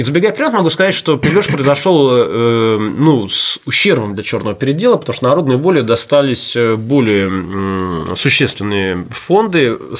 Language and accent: Russian; Saint Petersburg, Russia; Я петербуржец